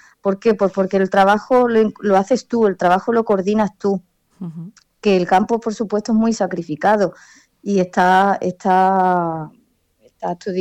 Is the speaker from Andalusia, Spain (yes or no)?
yes; Mairena del Aljarafe, Andalusia, Spain; moved away; yo no soy ni de aquí, ¿no? Que ya me considero, por supuesto, porque llevo ya casi 20 años aquí. Yo vengo de Sevilla, de la parte de Mairena, el Aljarafe, muy, muy céntrico a Sevilla.